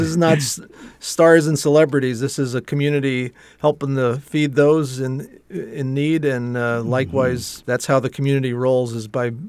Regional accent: Two Harbors, Minnesota, United States; I think we're still from Two Harbors and we know how to get around in 4 inches of snow

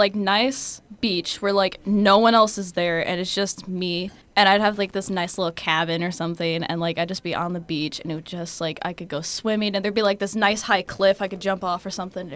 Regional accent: Niles, Michigan, United States; I'm actually not from around here. I'm from Niles, Michigan, which is actually at the bottom of the mitten.

